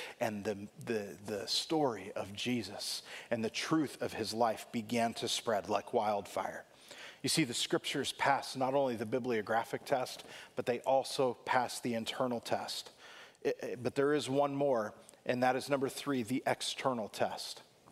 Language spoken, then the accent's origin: English; California, United States; I'm from California and we do things differently there